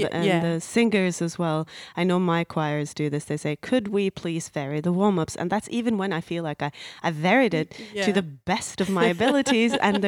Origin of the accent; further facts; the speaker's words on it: Norway; English is a second language; And since I'm from Norway, I've never heard this expression used in relation to choirs.